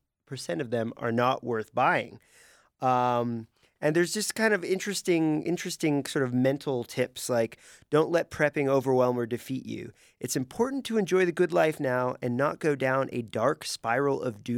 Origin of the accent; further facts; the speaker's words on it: California, United States; I know growing up in California, you know, you tried to have basically a 72-hour kit